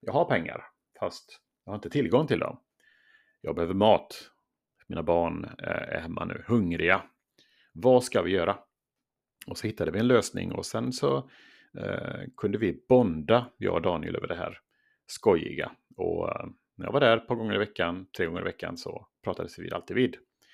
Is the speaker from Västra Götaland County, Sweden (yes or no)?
yes; Västra Götaland County, Sweden; är alltså någonting som är ganska så känt där jag kommer ifrån. Västergötland.